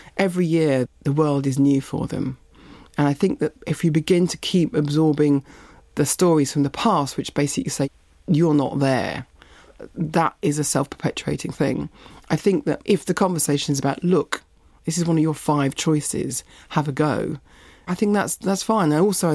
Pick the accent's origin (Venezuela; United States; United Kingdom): United Kingdom; London; I was brought up in East London, Walthamstow and Leytonstone